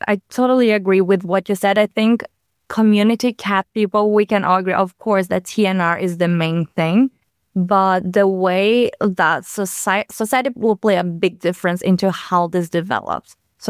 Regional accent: Brazil; I'm originally from Brazil, where we have so many problems with stray animals.

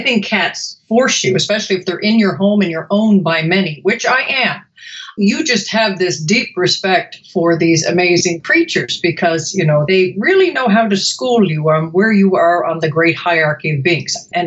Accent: Canada; moved away as an adult; now in Chicago, United States; I came to Chicago from Canada, actually, about 20 odd years ago, which means I'm roughly 20 years old. Kidding.

